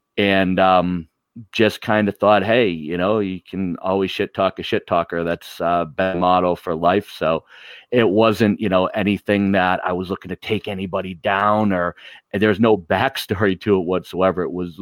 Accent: Boston, Massachusetts, United States; Like I'm from Boston. We bust balls. It's what we do.

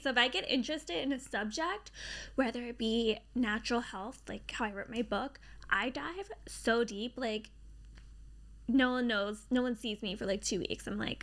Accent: Dundalk, Maryland, United States; I grew up in Eastwood. Eastwood's my neighborhood. Mm-hmm. It's in Dundalk.

